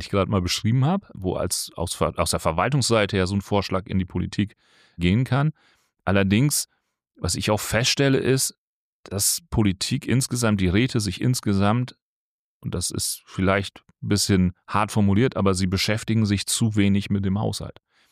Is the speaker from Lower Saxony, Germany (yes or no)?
yes; Lower Saxony, Germany; Ich komme aus Ostfriesland.